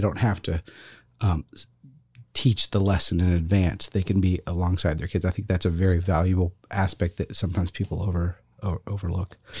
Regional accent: France; I grew up in France.

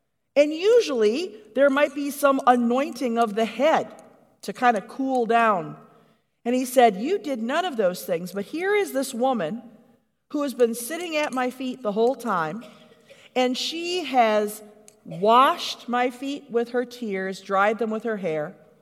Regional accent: United States; wherever we went, we were welcomed in ways that I'm just not used to being an American.

